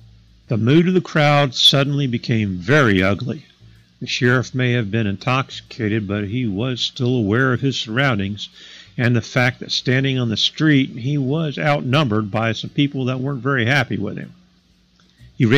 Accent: United States; Now, growing up in Madison County myself, I was told several times that Madison County was a dry county

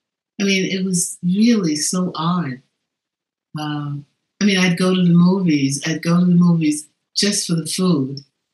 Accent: New York City, New York, United States; I'm from New York, the Bronx, New York

